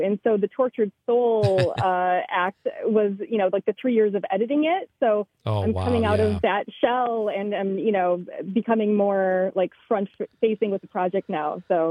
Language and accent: English; Racine, Wisconsin, United States; in my hometown of Racine, Wisconsin.